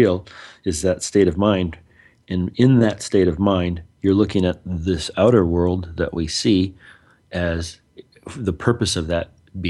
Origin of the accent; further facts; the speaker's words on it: United States; We, you know, born and raised in America, we're Americans, that kind of thing.